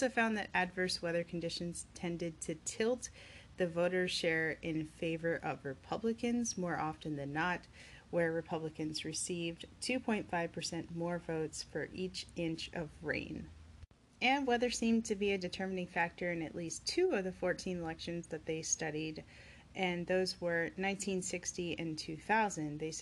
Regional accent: Maryland, United States; since we both were going across Chesapeake Bay Bridge from my hometown on the Eastern Shore.

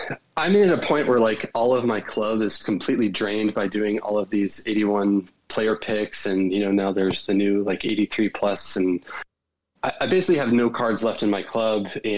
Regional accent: United States; That's right. I am an American.

